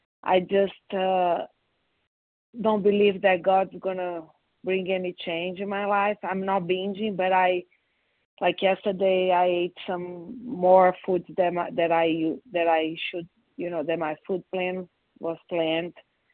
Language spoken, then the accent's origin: English; Connecticut, United States; I'm from Connecticut.